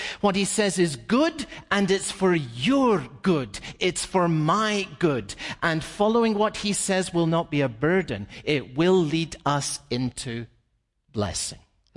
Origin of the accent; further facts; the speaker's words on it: Scotland, United Kingdom; this is embarrassing, but I'm from Scotland.